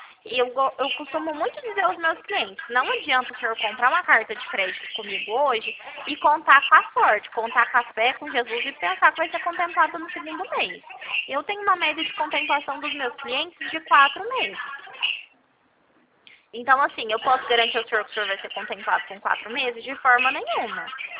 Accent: Uberlândia, Minas Gerais, Brazil; now in Ribeirão Preto, Brazil; Não, eu sou mineira, mas eu falo de Uberlândia. Eu sou mineira de Uberlândia, mas eu falo aqui do interior de São Paulo, Ribeirão Preto.

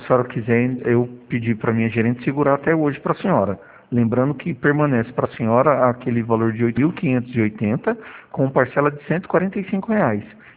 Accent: Presidente Prudente, São Paulo, Brazil; Isso, eu sou daqui da região de Presidente Prudente.

